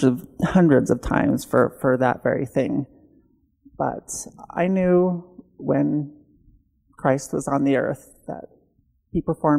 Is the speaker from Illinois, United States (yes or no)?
no; Kaysville, Utah, United States; I grew up in Utah, and I've lived here all my life. I grew up in a small town, Kaysville. Some of you might know where that is. It's by Cherry Hill and Lagoon.